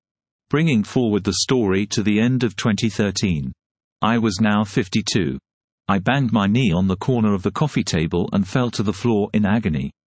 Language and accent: English; Yorkshire and the Humber, United Kingdom; born there; also born or lived in Sheffield; I was born in Mining Village in South Yorkshire early in the 1960s. I moved to Sheffield in the 1980s